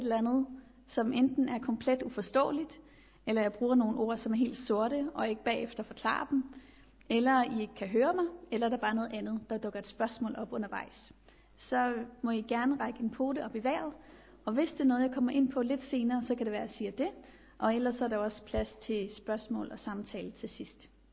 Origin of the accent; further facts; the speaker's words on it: Copenhagen, Capital Region of Denmark, Denmark; og jeg kommer fra København, men jeg arbejder i Agape i Silkeborg.